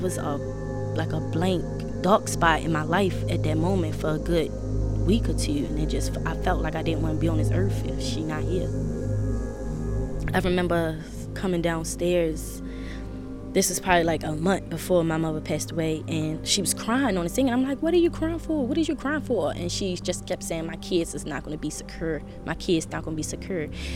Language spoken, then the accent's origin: English; Baltimore, Maryland, United States; So I grew up in West Baltimore, Maryland.